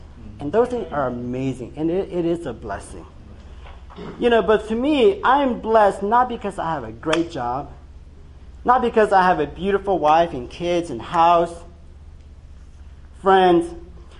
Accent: Laos; moved away; When I came over from Laos, we were a poor family.

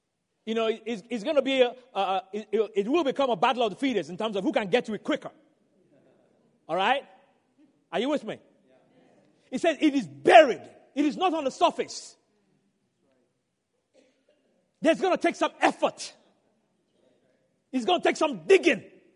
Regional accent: the South, United States; I'm here to tell you, I'm from the South. You see this accent?

